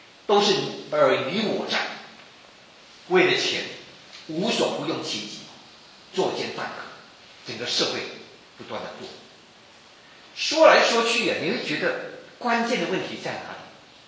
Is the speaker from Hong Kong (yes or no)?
no; Taiwan; 在我们来自中国台湾，我们都是中国人